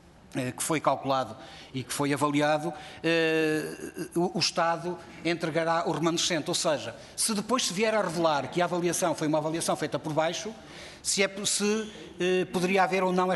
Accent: Norte, Portugal; Eu sou transmontano duriense

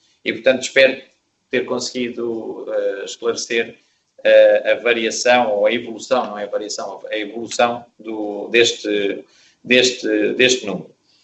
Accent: Portugal; moved away; sou português e, como é sabido, muitos anos emigrado.

